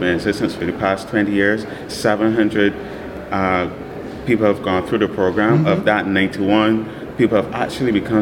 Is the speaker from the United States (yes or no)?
no; Barbados; I'm from Barbados. So right now